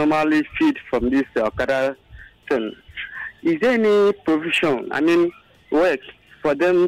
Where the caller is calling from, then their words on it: Lekki, Lagos, Nigeria; I'm calling from Lekki.